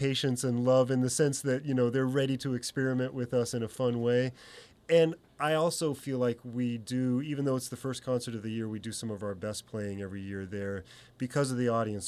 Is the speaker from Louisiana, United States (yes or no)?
no; Post Falls, Idaho, United States; But it was three really fun nights and good to get to do it in my hometown.